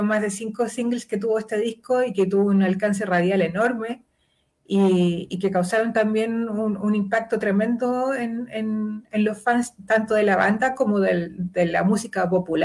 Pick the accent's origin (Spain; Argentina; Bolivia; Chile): Chile; como incluso como habitante chileno, ese disco en los años 90 fue una cuestión que nos remeció a todos